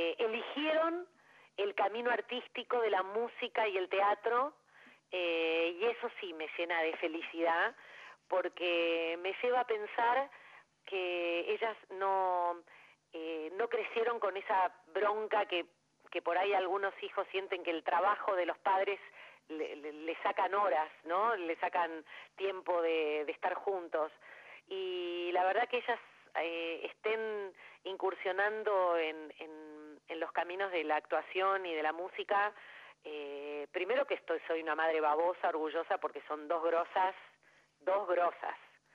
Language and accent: Spanish; Buenos Aires, Argentina; yo soy porteña